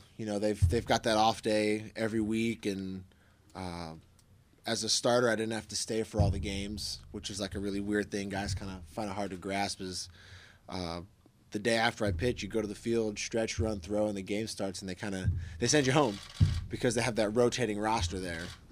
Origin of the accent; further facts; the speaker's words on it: Jupiter, Florida, United States; my mom grew up here before she moved down to Jupiter, and then, you know, I grew up in Jupiter going to the spring training games